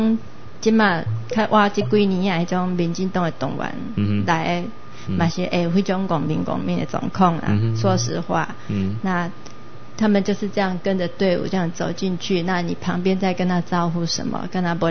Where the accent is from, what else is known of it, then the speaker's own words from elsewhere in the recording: Taiwan; 所以说我们台湾人就爱有非常非常的警觉